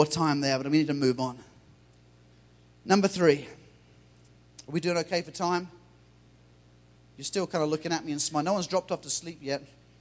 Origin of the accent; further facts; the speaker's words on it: England, United Kingdom; Because I'm English and we don't have guns.